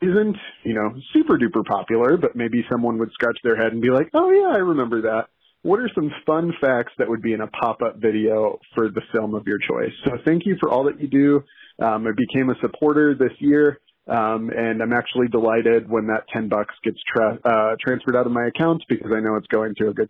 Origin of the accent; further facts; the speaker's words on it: Illinois, United States; I'm from Illinois.